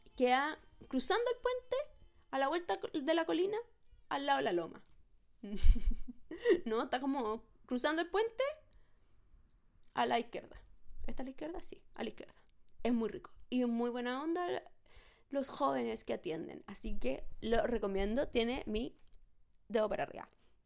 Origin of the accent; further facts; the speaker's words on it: Valdivia, Los Ríos, Chile; Estoy full informada de lo que está pasando en mi tierra, en Valdivia.